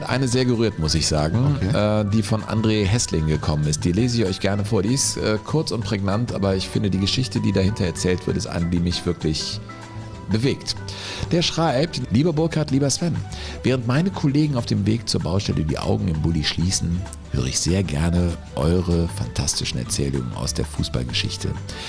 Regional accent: Menden, North Rhine-Westphalia, Germany; Eine Kostprobe bietet dabei meine Heimatstadt Menden

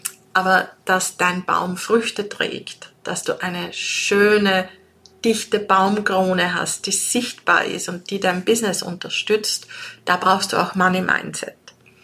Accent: Austria; Also bei uns in Österreich gilt auch so dieses

